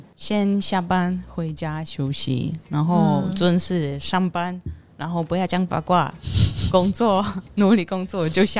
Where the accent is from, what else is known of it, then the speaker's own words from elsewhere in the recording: Poland; Chinese is a second language; 你完成我们波兰人8个小时的工作